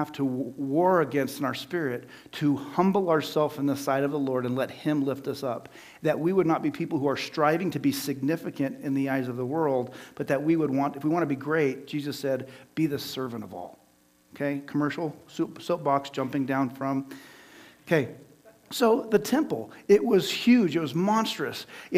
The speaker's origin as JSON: {"language": "English", "town": "Golden Valley", "region": "Minnesota", "country": "United States", "tie": "born or raised there", "said": "This is a city boy, born and raised in South Golden Valley, who had never been around chickens."}